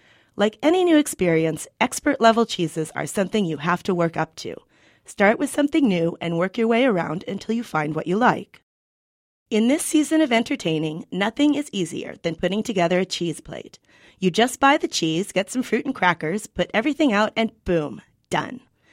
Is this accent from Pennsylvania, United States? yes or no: no; Newton, Massachusetts, United States; When I was growing up in Newton in the 70s, I was unaware that there were more than five kinds of cheese.